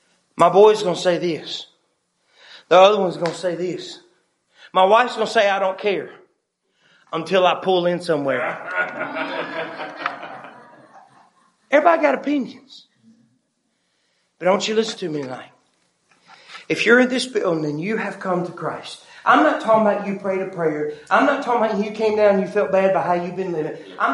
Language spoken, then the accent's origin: English; Mississippi, United States; I'm from Mississippi.